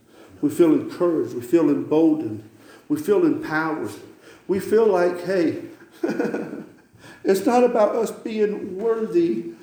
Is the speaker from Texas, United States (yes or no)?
no; Alabama, United States; You know, I'm from Alabama. I ain't accustomed to driving on these icy roads.